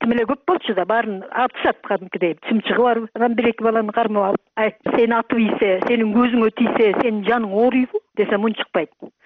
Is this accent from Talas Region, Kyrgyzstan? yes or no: no; Kochkor, Naryn Region, Kyrgyzstan; Кочкордон болом.